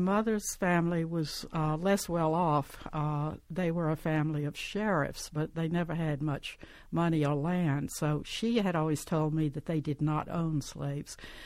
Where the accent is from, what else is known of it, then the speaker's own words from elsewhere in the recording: Columbus, Georgia, United States; No, I grew up in Columbus, which is 20 miles south of Hamilton. I spent my summers in Hamilton, and we went to Hamilton after Sunday school and church every Sunday.